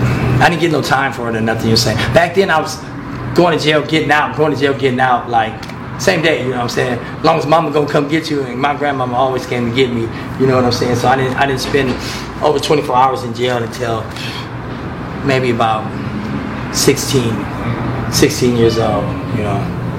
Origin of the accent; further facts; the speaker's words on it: Los Angeles, California, United States; I grew up South Central Los Angeles, over there, 105th Dinker and Weston.